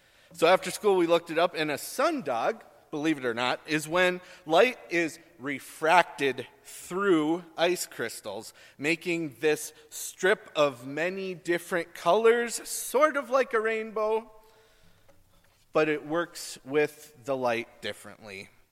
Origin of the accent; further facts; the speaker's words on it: the Dakotas, United States; And that's as far as I knew about sun dogs growing up in the Dakotas.